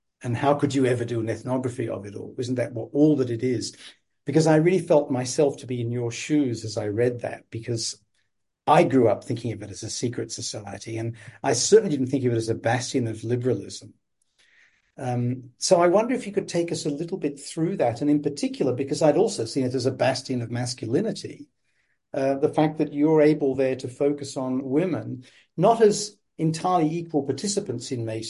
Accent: United Kingdom; when I was growing up in Britain in the 1970s

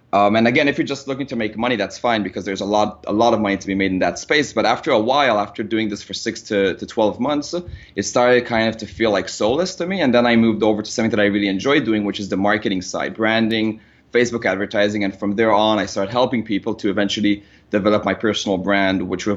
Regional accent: Israel; English is a second language; moved away as an adult; now in Austin, United States

